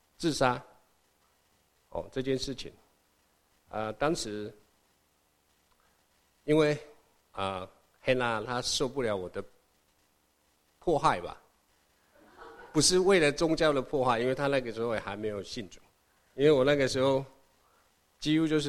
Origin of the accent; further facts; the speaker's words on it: Taiwan; 我我来自于台湾。